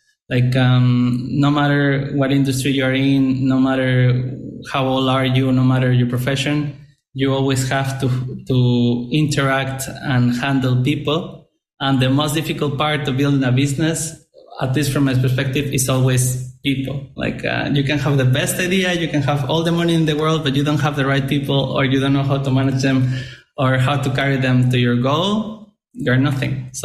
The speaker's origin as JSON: {"language": "English", "country": "Mexico", "second_language": "English", "said": "I come from Mexico. So we got the dot-com bubble like 10 years later."}